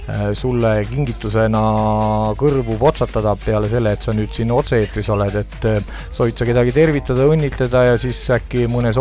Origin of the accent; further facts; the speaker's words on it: Võru County, Estonia; moved away; Ma olen ka Võrumaalt sünni ja loomupoolest, aga jah, viimased 20 aastat pea ei ole seal olnud.